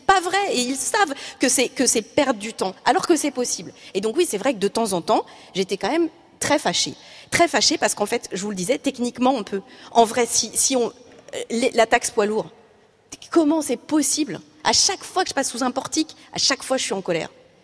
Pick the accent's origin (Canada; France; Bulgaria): France; Parce qu'on est français